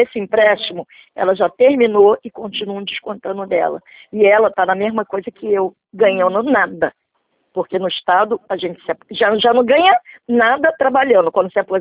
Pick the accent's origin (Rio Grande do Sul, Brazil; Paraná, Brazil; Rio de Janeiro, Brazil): Rio de Janeiro, Brazil; eu sou daqui do Rio